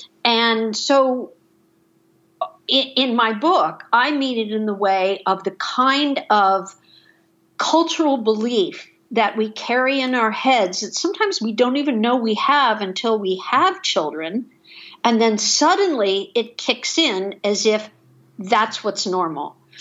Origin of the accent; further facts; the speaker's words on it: Ithaca, New York, United States; I'm from Ithaca, New York. You know, we know snow.